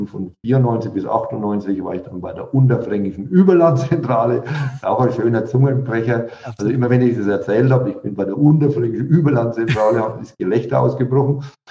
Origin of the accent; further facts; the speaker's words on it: Haßfurt, Bavaria, Germany; born there; Das bei uns in Franken, das Als und Wie bringen wir alle durcheinander. Konsonanten brauchen wir auch keine.